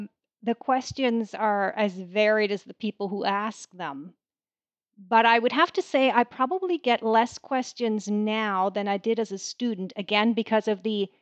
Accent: Canada; I am a Canadian. We have people of all kinds of cultures surrounding us all the time. We're a very multicultural society.

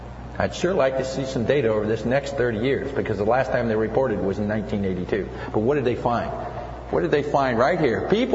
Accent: Midwest, United States; accent: Midwestern; And I'm sorry for my Midwestern accent. I don't say breakfast right.

